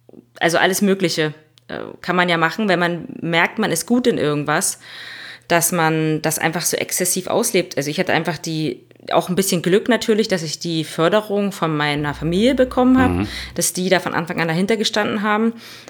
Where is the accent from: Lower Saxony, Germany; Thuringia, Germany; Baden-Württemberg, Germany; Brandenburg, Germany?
Brandenburg, Germany; Ich komme aus Brandenburg, aus Südbrandenburg, und bei uns ist es ja so ein bisschen eher so strukturschwaches Gebiet, würde ich sagen. Auch die nächste Stadt, Dresden, ist jetzt so ein bisschen weiter weg und ich wohne auf einem kleinen Dorf.